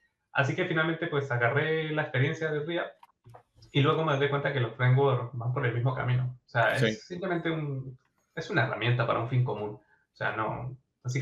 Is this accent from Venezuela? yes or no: yes; San Cristóbal, Táchira, Venezuela; yo en Venezuela, de donde soy, es de una ciudad que es frontera con Colombia, en San Cristóbal, Estado Táchira.